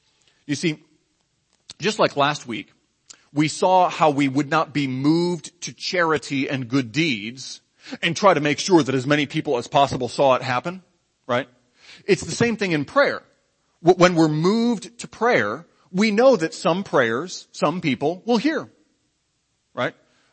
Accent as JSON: {"language": "English", "region": "Michigan", "country": "United States", "tie": "born or raised there", "said": "I remember I grew up in Michigan"}